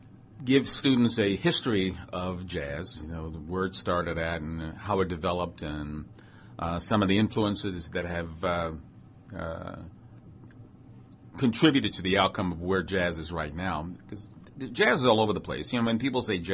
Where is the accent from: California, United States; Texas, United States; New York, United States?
New York, United States; Well, I was raised in New York, so we used to go to a lot of plays and a lot of shows. We had the Apollo, you had Carnegie Hall, you had all these other venues